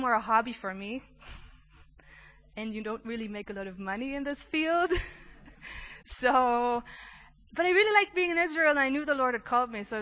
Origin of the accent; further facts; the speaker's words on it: Germany; I'm from Germany.